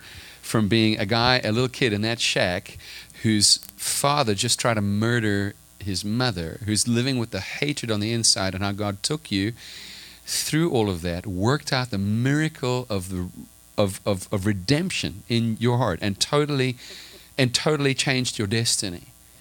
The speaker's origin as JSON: {"language": "English", "country": "South Africa", "tie": "born or raised there", "said": "I grew up in South Africa as well."}